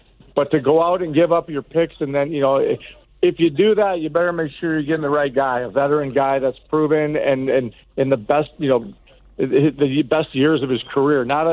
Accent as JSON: {"language": "English", "town": "Evergreen Park", "region": "Illinois", "country": "United States", "said": "I'm going to go out on a limb and say I'm the best from Evergreen Park in Chicago."}